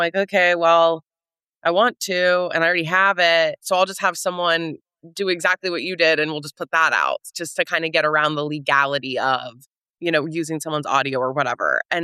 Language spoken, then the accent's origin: English; West Virginia, United States; And so growing up in West Virginia, there is no film school. There's no template.